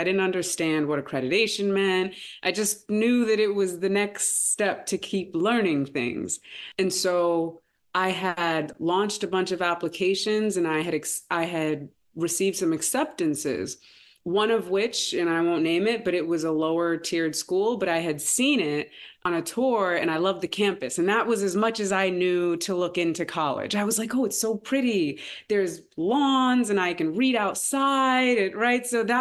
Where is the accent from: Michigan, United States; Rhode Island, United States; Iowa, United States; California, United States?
Rhode Island, United States; Pawtucket; born there; So I was born in Pawtucket, Rhode Island. Yes, people live in Rhode Island.